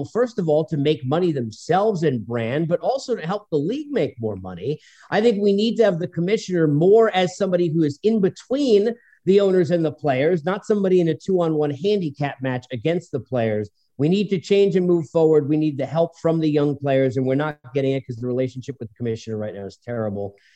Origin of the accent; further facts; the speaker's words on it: New York, United States; I'm a New Yorker with no patience still, even though I live in the South now for years.